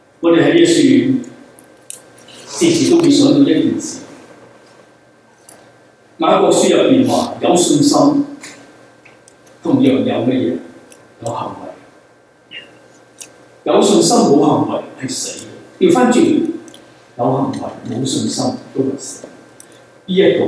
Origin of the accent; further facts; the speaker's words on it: Guangdong, China; 我們廣東人經常都鬧人大隻講